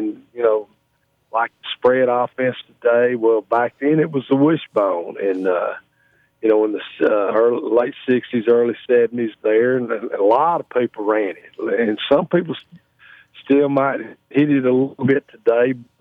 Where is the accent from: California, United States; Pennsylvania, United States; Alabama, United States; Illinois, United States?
Alabama, United States; Birmingham; I grew up in Birmingham. My daddy was a Birmingham fireman, and mom was a nurse up there.